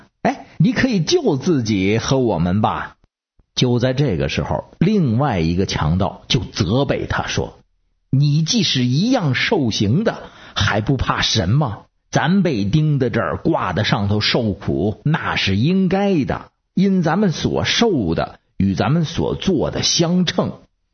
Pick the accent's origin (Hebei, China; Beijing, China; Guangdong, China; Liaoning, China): Beijing, China; 我是北京的…